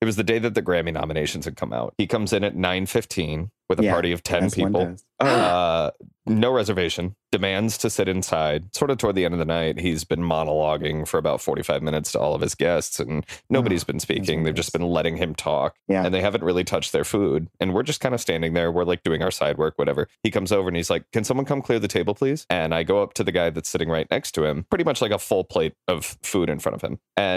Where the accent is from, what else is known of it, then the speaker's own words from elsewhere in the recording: Houston, Texas, United States; I'm from Houston. H-Town originally